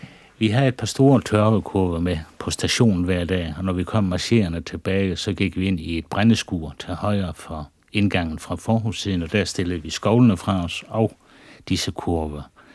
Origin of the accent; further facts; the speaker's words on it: Toftlund, Region of Southern Denmark, Denmark; at sige til ham, jeg er fra Toftlund.